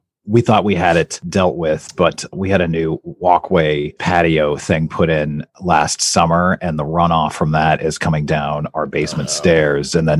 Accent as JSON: {"language": "English", "town": "Everett", "region": "Washington", "country": "United States", "tie": "born or raised there", "also_born_or_lived": "Colorado / Yakima", "said": "I moved here when I was very, very young from Colorado, but I was like really young. And then I grew up in Everett and I lived there until I was 13. And then my family moved to Eastern Washington and I was there until I was 18."}